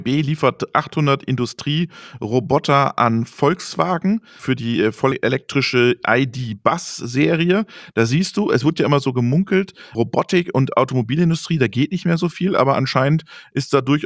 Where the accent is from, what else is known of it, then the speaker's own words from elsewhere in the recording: Würzburg, Bavaria, Germany; Tom Cadera aus Würzburg, aus meiner Heimatstadt.